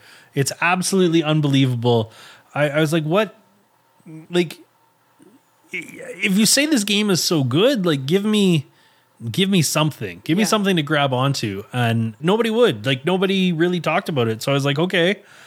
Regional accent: Canada; again, we're Canadian. A maple syrup, moose, Royal Mountain Police, like, like whatever, like RCMP. That's, you know, that's all us.

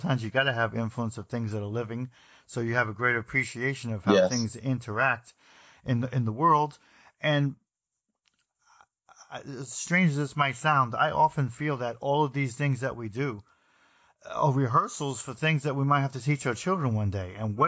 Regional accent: New Jersey, United States; I had parents that were very cosmopolitan in terms of making sure I went to New York, because I'm from New Jersey, to see some of the greatest museums on earth

